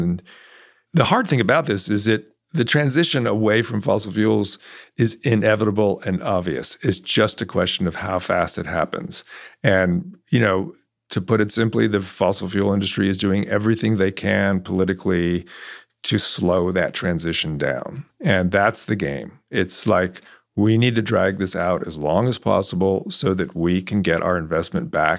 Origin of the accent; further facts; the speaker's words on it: California, United States; also born or lived in New York; now in Texas, United States; I moved to Texas 4 years ago. I had lived in New York and I grew up in California.